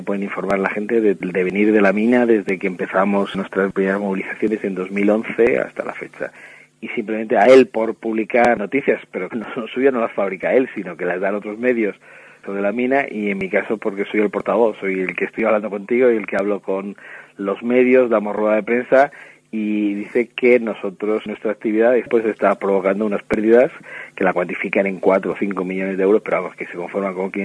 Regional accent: Villares de Yeltes, Castile and León, Spain; En mi caso, yo soy de Villares de Yeltes, que aunque está al lado, es otro partido judicial que se llama Vitigudino, otro pueblo

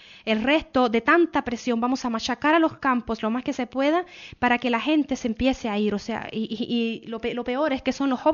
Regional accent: Cuba; Yo nací en Cuba.

